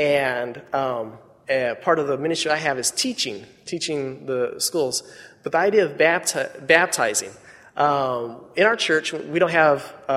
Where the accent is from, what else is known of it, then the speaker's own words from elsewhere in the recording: United States; Because I'm an American.